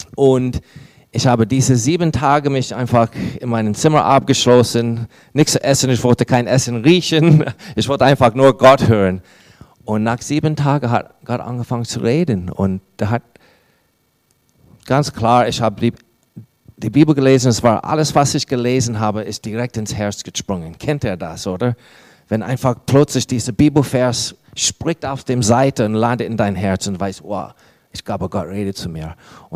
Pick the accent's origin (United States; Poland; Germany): United States; German is a second language; das ist ein guter deutscher Name, aber vielleicht kennt ihr meinen Dialekt, ist von irgendwo anders. Ich komme aus den USA.